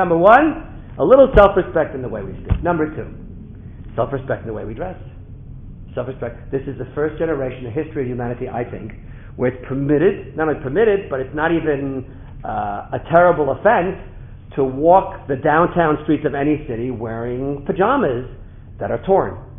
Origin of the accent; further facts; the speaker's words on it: New York, United States; I grew up in New York, I thought it would be okay, you know?